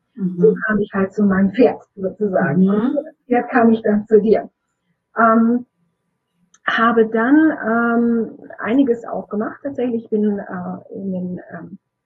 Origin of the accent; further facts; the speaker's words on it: Bielefeld, North Rhine-Westphalia, Germany; ich komme aus Bielefeld, also Nordrhein-Westfalen.